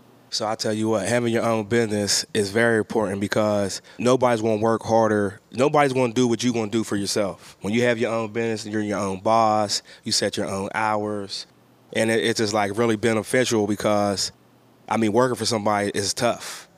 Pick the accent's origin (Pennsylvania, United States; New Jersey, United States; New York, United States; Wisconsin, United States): Pennsylvania, United States; Pittsburgh; I grew up in Homewood, 7035 and a half Kelly Street. I have four brothers. We live with my mom. We live in an apartment building.